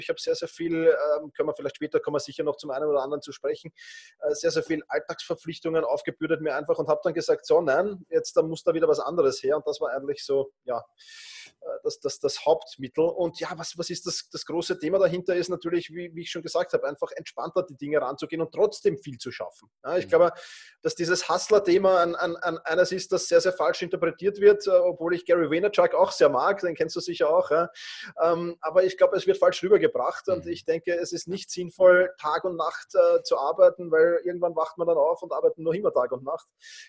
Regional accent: Vienna, Austria; wie man es schon hört vermutlich. Ich komme aus Wien

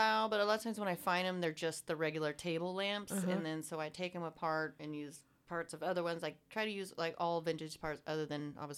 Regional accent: Wichita, Kansas, United States; I was born here in Wichita, Kansas.

